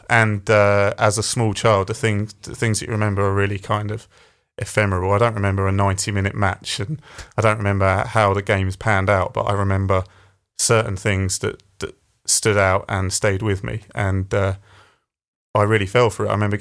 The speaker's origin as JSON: {"language": "English", "region": "South East England", "country": "United Kingdom", "said": "I'm from Surrey"}